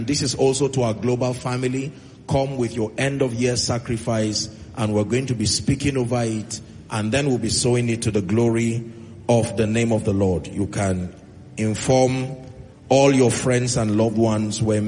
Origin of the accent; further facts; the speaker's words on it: Langtang, Plateau, Nigeria; We have in our midst not just our royal fathers from my hometown, but the entire traditional council. They came all the way from Lantang North and South